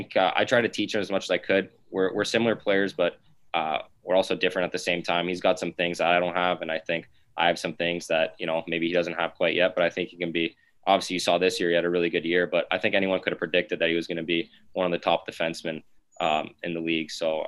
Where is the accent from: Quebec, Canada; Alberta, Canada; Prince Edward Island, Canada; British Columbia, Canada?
Quebec, Canada; Montreal; So we're both from Montreal, so we skate with each other all summer.